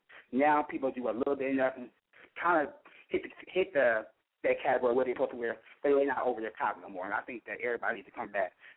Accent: California, United States; I'm from the Bay Area.

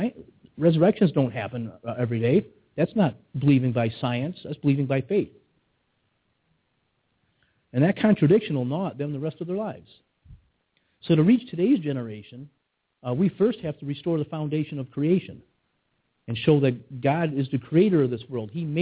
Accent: United States; just growing up in America, you get the creation story

